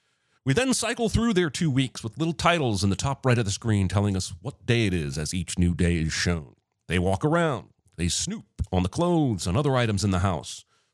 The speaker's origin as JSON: {"language": "English", "town": "Angola", "region": "Indiana", "country": "United States", "tie": "born or raised there", "said": "Things Will Be Different was shot in and around my hometown of Angola, Indiana."}